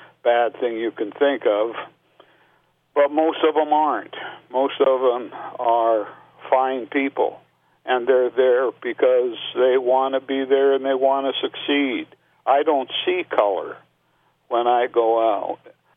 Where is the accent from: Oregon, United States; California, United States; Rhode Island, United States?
Oregon, United States; Portland; also born or lived in Chicago; I grew up in many different places, mostly in Portland, but I also lived on the outskirts of Chicago and a few other places